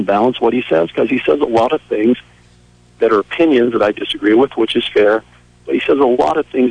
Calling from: Vermont, United States; I'm calling you from Interstate 89 and unable to get a cell connection the last time I called in.

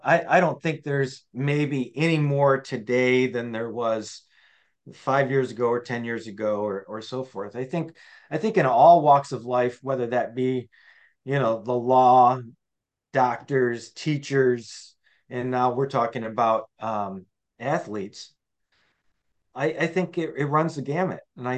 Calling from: Traverse City, Michigan, United States; Sure, I'm coming from Traverse City, Michigan, which is a resort town in northern Michigan.

